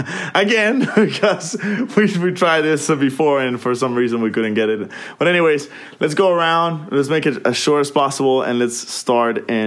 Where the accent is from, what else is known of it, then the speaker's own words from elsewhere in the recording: Honduras; Hey guys, this is our good friend … I'm from Honduras